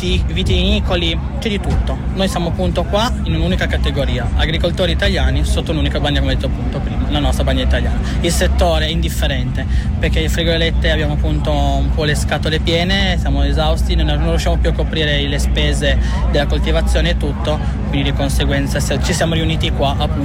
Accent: Rivoli, Piedmont, Italy; logicamente io sono proprio appunto della zona, quindi sono di Rivoli.

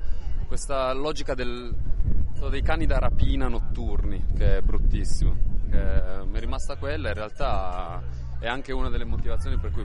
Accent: Turin, Piedmont, Italy; Sono di Torino, però io la valle l'ho vissuta sempre, fin da quando ero bambino proprio

